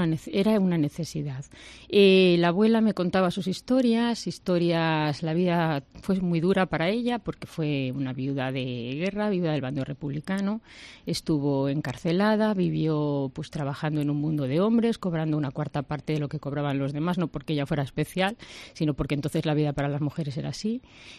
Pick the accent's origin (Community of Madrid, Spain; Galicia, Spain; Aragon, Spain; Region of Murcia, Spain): Community of Madrid, Spain; Madrid; born there; yo nací en Madrid, pero tanto mis padres como mis abuelos paternos y maternos son de Calañas.